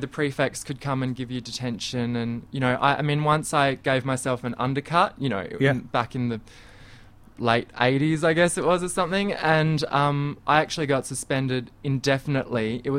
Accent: Hobart, Tasmania, Australia; I think growing up in Hobart, you know, it's quite a unique place to grow up

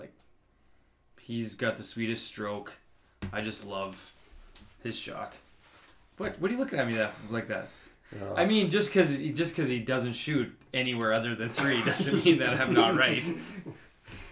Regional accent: Canada; I needed a little Raptor feel. Being Canadian.

